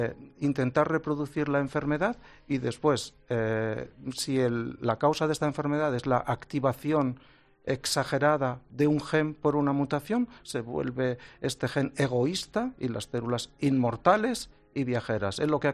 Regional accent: Sabiñánigo, Aragon, Spain; Todo el mundo me conoce en mi pueblo, en Sabiñánigo

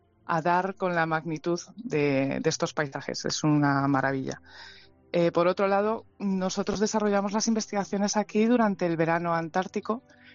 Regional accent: Madrid, Community of Madrid, Spain; Sí, de Madrid.

